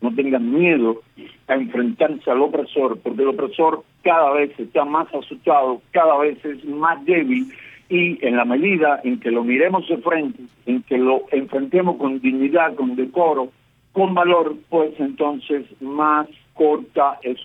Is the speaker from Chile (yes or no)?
no; Cuba